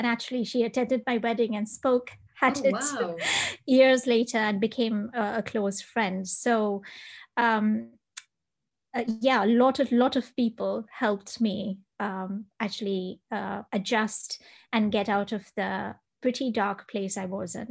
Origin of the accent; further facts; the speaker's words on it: Dubai, United Arab Emirates; That was one of the skills I didn't develop while growing up in Dubai.